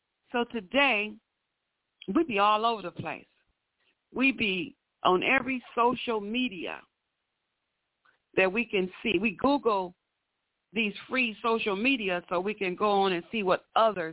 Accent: Michigan, United States; You know, if they say, where are you from? I normally say Michigan.

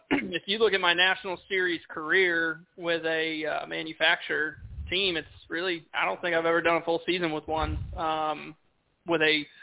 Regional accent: Northeast, United States; I'm from the Northeast. I'm pretty hardcore, as most know

